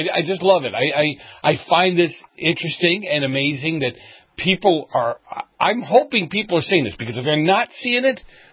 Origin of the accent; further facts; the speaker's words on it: Boston, Massachusetts, United States; again, you're from New York, I'm from Boston. We know what cheating looks like.